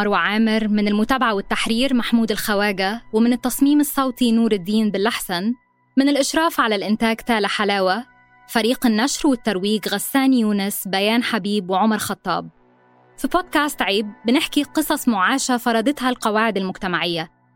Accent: Egypt; also born or lived in Riyadh, Saudi Arabia; أهلي قرروا العودة من الرياض لمصر. ورغم أني ممتنة جداً لقرار عودتهم، لأني عشت مراحل طفولتي ومراهقتي في مصر وبقى عندي شعور أكبر بالانتماء

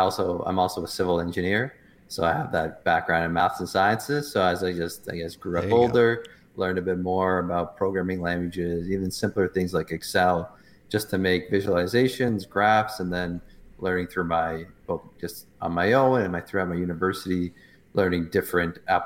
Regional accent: Toronto, Ontario, Canada; So I'm born and raised in Toronto.

